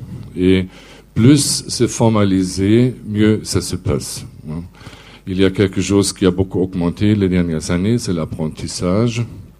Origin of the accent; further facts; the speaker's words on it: Germany; now in France; Je suis allemand, je vis en France depuis 20 ans